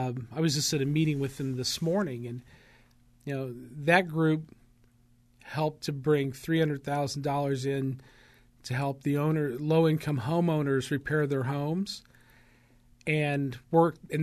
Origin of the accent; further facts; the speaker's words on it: Rushville, United States; growing up in Rushville, I can remember people saying, well, the only people ever get any attention are business owners because they bring tax money in.